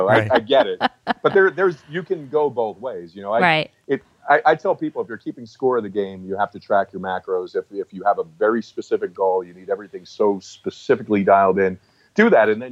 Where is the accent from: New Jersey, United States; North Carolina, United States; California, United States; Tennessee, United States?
New Jersey, United States; I'm from New Jersey, and I was so afraid.